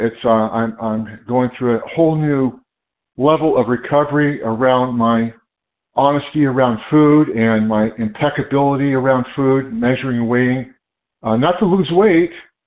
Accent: California, United States; I'm from California.

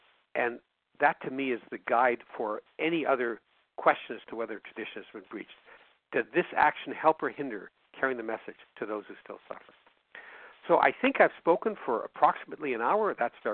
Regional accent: Winnipeg, Manitoba, Canada; No, I'm from Winnipeg. Yeah, Winnipeg, Manitoba, yeah.

